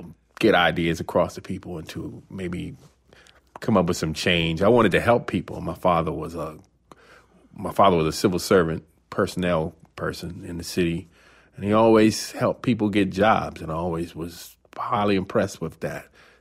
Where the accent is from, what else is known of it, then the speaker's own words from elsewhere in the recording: Washington, District of Columbia, United States; I grew up in Washington, D.C., northeast uptown, black neighborhood.